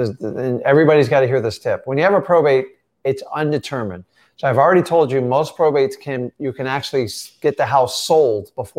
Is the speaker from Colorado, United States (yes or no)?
no; Florida, United States; Like a shirt was a luxury item when I was growing up in Florida.